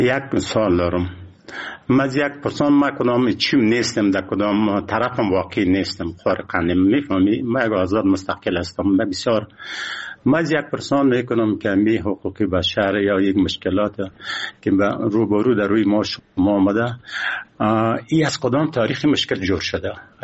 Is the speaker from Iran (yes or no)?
no; Afghanistan; ما افغان هستیم، مسلمان هستیم